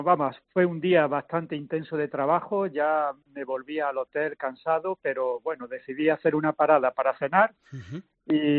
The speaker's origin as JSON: {"language": "Spanish", "town": "Andújar", "region": "Andalusia", "country": "Spain", "tie": "born or raised there", "said": "Yo soy liturgitano, nací en Andújar, desde muy pequeño he sentido la fiesta, he sentido el paisanaje, la devoción de los míos."}